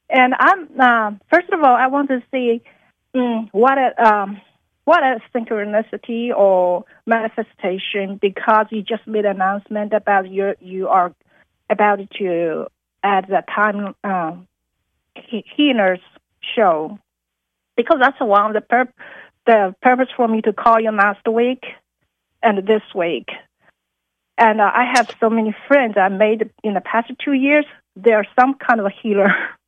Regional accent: Louisiana, United States; I'm from Louisiana. We are forming a small group inside Louisiana to do home study.

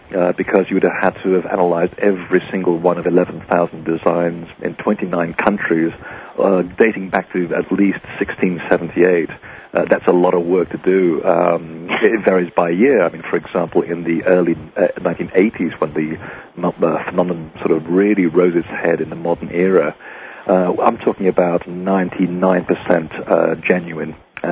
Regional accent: Portugal; English is a second language; when I was growing up in Portugal, you know, my accent actually betrays my original nationality.

